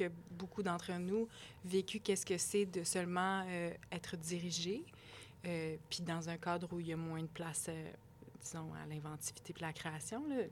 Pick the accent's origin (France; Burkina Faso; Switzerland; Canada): Canada; Quebec; Je viens de la Montérégie, d'un petit village. Mes parents sont agriculteurs.